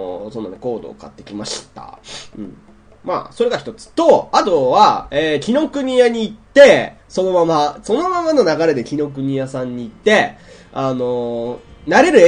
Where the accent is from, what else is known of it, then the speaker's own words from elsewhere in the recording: Hokkaido, Japan; 地元ではかなり有名な、てか、北海道では有名なのかなわかんないですけれども